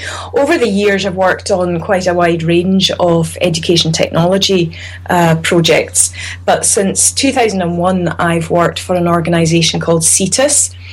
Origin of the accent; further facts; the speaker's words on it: Stornoway, Scotland, United Kingdom; now in Glasgow, United Kingdom; I'm originally from the Western Isles. I was born and brought up in Stornoway.